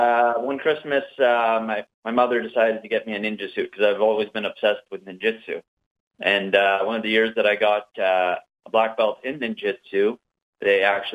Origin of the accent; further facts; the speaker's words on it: Kapuskasing, Ontario, Canada; moved away; I'm originally from Kapuskasing, Ontario, and I was moved here in 1986 with my father.